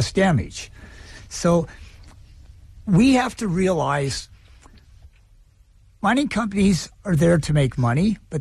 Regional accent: Kellogg, Idaho, United States; Oh, I grew up in Kellogg, Idaho

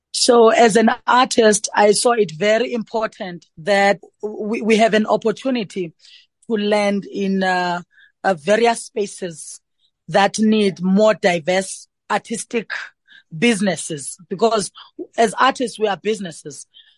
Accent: South Africa; being born as a South African in South Africa with rich cultural diversity.

